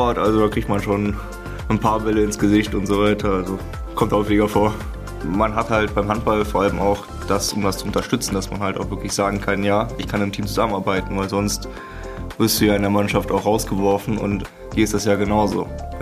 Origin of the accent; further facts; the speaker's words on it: Mühlhausen, Germany; Ich komme aus Mühlhausen